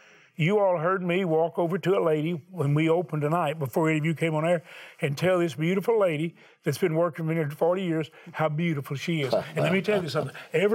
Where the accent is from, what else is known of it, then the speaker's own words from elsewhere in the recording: the South, United States; I don't know. I'm from the South.